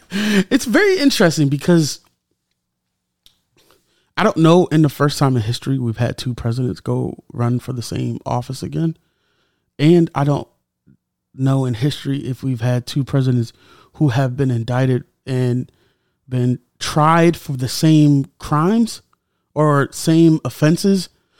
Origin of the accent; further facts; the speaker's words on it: United States; As an American, I'm concerned, and I hope this is figured out.